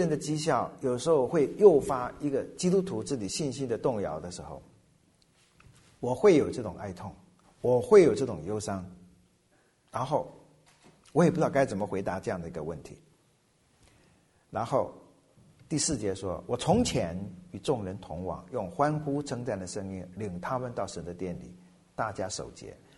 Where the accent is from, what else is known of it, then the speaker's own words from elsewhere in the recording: Xiamen, Fujian, China; 就是小金门，就在我家乡的厦门对面